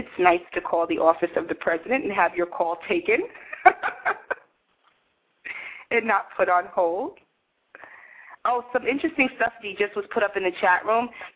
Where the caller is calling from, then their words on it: New York, United States; I'm in New York.